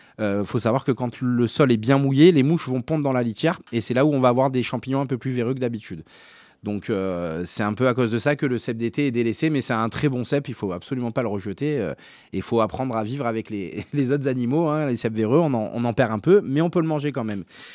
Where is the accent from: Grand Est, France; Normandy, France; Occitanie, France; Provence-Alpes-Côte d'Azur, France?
Provence-Alpes-Côte d'Azur, France; now in Corrèze, France; ça fait 4 ans que je suis en Corrèze, moi. Je viens du Var et nous, on a l'habitude des sécheresses.